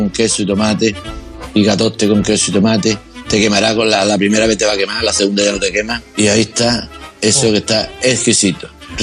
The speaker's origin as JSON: {"language": "Spanish", "town": "El Puerto de Santa María", "region": "Andalusia", "country": "Spain", "said": "Hola, petarda, que estamos en feria en mi pueblo, qué alegría más grande."}